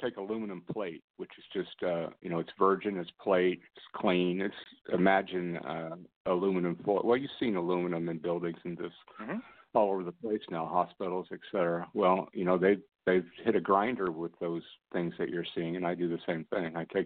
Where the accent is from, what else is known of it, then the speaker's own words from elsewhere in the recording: Redding, California, United States; I grew up in Reading.